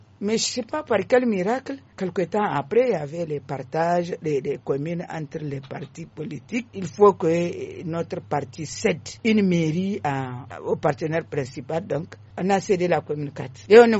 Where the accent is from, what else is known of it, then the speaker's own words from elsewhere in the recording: Zinder, Niger; also born or lived in Niamey; je suis en même temps de Niamey, de Zonder, et d'ailleurs je suis nigérienne. Je suis nigérienne parce que ma mère a deux côtés, ici vers le fleuve et puis Dosso. Mon père lui a 100% Zandérois et moi je suis Zandéroise, j'ai opté.